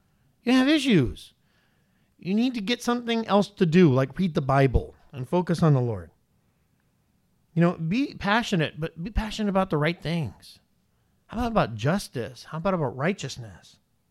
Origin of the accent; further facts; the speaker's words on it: United States; No, let them think I'm Canadian or something. Don't let them think and I'm from the States.